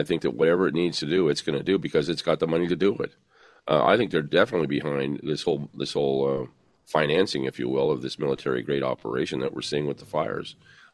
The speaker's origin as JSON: {"language": "English", "region": "California", "country": "United States", "tie": "born or raised there", "said": "Ladies and gentlemen, I grew up in Southern California. I was in a huge fire in 1969, in which we went up on the roof and we battled the fire for 6 strong hours."}